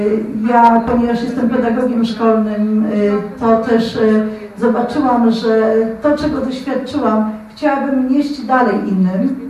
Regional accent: Warsaw, Masovian Voivodeship, Poland; Jestem osobą tu z Warszawy, z rodziny, matką czwórki dzieci w małżeństwie.

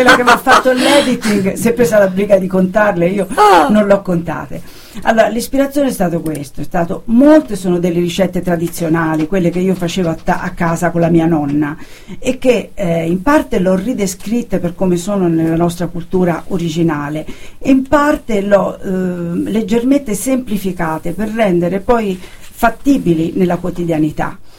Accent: Tuscany, Italy; Io sono della provincia di Siena

